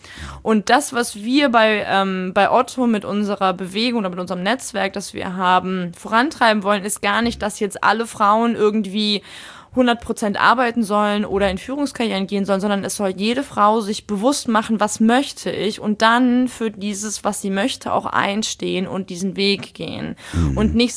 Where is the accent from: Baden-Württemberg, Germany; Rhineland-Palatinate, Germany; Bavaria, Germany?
Bavaria, Germany; Munich; ich bin ja gebürtige Münchnerin und dadurch natürlich auch mit der Nähe zu den Bergen aufgewachsen.